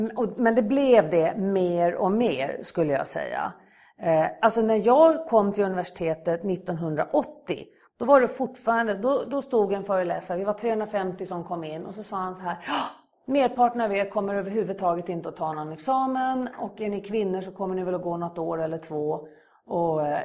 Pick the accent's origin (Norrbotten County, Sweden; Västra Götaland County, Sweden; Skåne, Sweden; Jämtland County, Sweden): Skåne, Sweden; Eftersom jag kom från Skåne